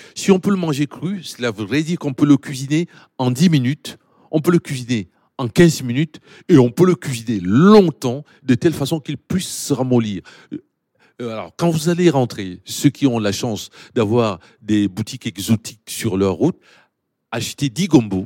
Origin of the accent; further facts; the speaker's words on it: Cameroon; Moi, quand j'ai grandi au Cameroun, je ne savais pas que le gombo, on pouvait le conserver.